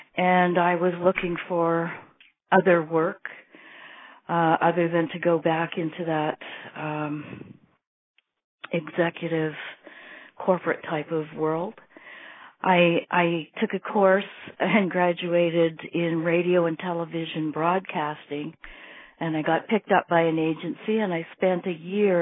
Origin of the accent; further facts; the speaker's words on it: Canada; I'm Canadian. I live in Ontario, just west of Toronto.